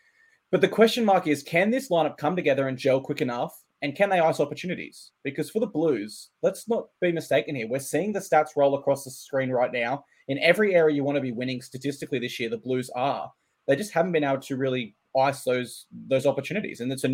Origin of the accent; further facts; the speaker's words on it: Queensland, Australia; And I think we have more informed players as a Queenslander.